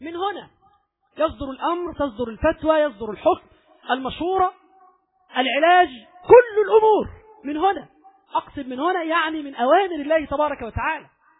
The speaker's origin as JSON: {"language": "Arabic", "country": "Egypt", "said": "اللهم اجعل بلدنا مصر وسائر البلدان"}